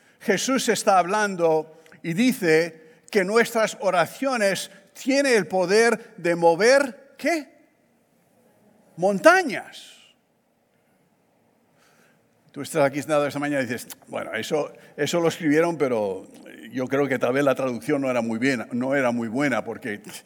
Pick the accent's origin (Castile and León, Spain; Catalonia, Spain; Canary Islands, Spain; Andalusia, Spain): Catalonia, Spain; Barcelona; Yo fui criado en Barcelona, mar Mediterráneo.